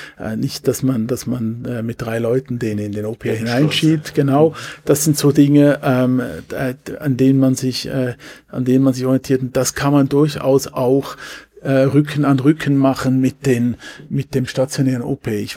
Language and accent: German; Switzerland; Ich bin auch Schweizer, also auch wenn ich Deutsch, Hochdeutsch sprechen kann, mit nicht so starkem Akzent, bin ich Schweizer, war immer Schweizer.